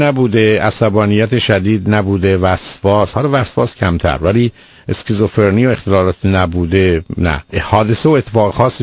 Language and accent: Persian; Iran; تردید نیست که ما ایرانی هستیم یا فارسی بلد هستیم